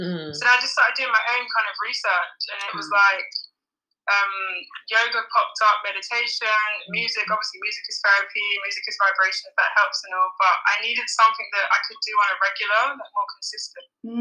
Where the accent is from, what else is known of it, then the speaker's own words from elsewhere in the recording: London, United Kingdom; So I'm from South London. And obviously London's very diverse and multicultural, but I feel like in South London there's more things focused around like Black men and Black women, especially what I've experienced from Brixton, the area of Brixton.